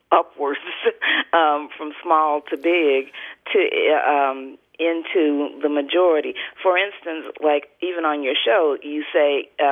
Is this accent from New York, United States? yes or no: no; Indianapolis, Indiana, United States; I'm from Indianapolis, Indiana.